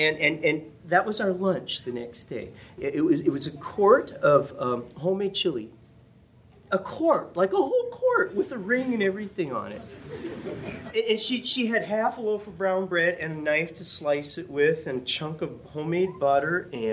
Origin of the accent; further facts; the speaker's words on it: New Glarus, Wisconsin, United States; also born or lived in Buchanan County; when we moved, when I was just a little 2.5-year-old, we moved from Buchanan County, where I was born, to New Glarus because you could buy farms for not very much money.